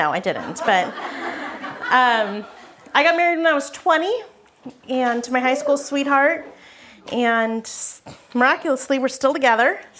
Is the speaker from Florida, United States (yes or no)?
no; San Diego, California, United States; So I am from San Diego.